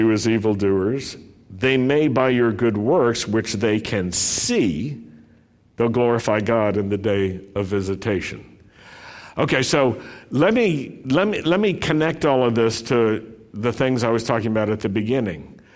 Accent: Roanoke, Virginia, United States; Now, as a Jew growing up in Roanoke, Virginia, I sort of understood the idea of being a minority.

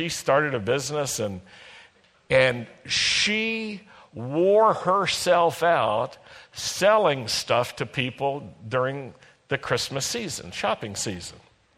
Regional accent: American South, United States; my experiences as a Jewish boy and Jewish man growing up in the American South

